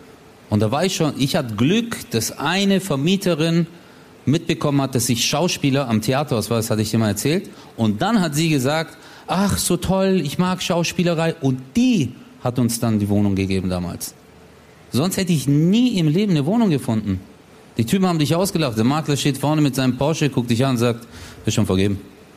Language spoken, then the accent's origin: German; Germany; ich habe ja trotzdem hier 99,99% meiner Kindheit, meiner Jugend war einfach perfekt in Deutschland. und ist auch meine Heimat und ist auch da, wo ich mich beheimatet fühle und ich gehöre hierher